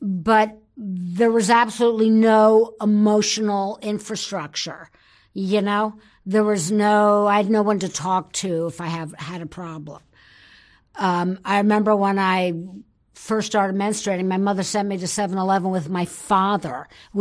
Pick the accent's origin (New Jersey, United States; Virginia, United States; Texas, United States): New Jersey, United States; Cherry Hill; I am originally from Cherry Hill, New Jersey, which is right outside of Philadelphia, which always confuses people that don't know geography.